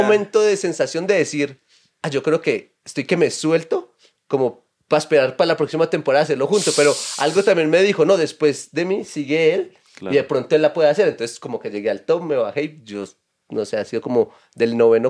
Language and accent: Spanish; Salamina, Caldas, Colombia; also born or lived in Cali; Yo soy de Salamina Caldas.